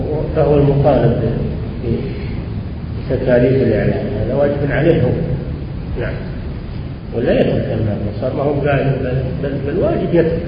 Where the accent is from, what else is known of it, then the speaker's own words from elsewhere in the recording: Riyadh, Riyadh Province, Saudi Arabia; نزل على بلدنا الرياض ولم ينزل على البلاد الأخرى